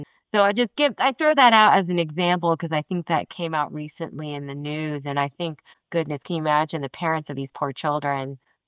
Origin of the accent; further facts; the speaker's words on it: United States; born there; I could technically be both a Philippine citizen and a United States citizen since I was born in the United States.